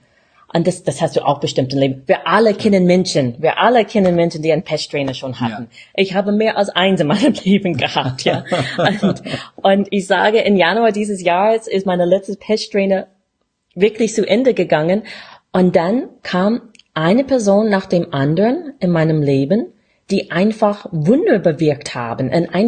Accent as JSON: {"language": "German", "region": "Tennessee", "country": "United States", "tie": "born there", "second_language": "German", "said": "Ich bin in Bundesstaat Tennessee geboren."}